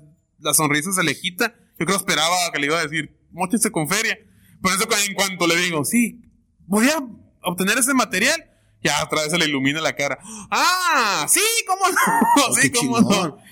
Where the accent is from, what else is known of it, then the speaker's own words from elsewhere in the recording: Tijuana, Baja California, Mexico; Se alcanza a ver, soy de Tijuana.